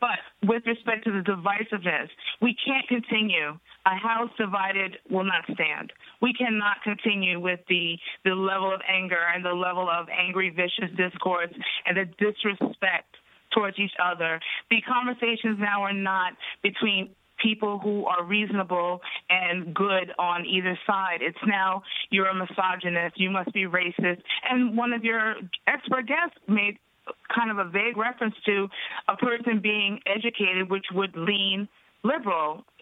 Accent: New York, United States; Actually, I grew up in New York. I was a lifelong Democrat. I've lived in New Jersey almost 20 years now.

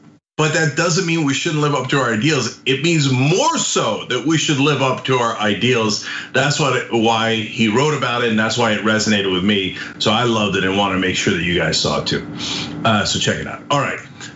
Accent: Turkey; now in United States; he immigrated like I did to this country. He came from Canada, I came from Turkey

